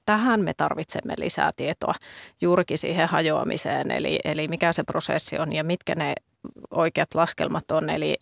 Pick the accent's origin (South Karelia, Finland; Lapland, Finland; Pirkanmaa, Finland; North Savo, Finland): Lapland, Finland; itse tulen Lapista ja meillä on todella pitkät välimatkat